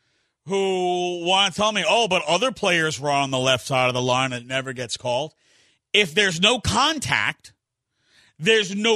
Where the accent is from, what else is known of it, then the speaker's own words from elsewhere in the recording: New York, United States; And you know I'm not being a homer because I'm a Mets fan. I'm from New York. I've adopted the Astros.